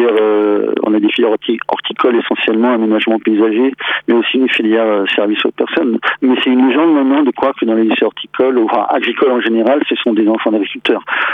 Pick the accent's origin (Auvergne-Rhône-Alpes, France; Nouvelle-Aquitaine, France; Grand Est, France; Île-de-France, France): Grand Est, France; Nancy; moved away as an adult; now in Brittany, France; Je suis un jeune homme de 58 ans. Je suis natif de Lorraine. Je suis né à Nancy, donc, au siècle dernier. Et je suis en Bretagne depuis 40 ans, bientôt 40 ans, par choix.